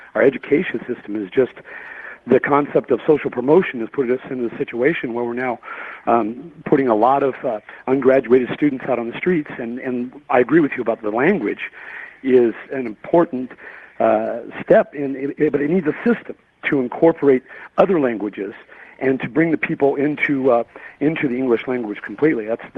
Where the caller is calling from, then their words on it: Arizona, United States; From Arizona.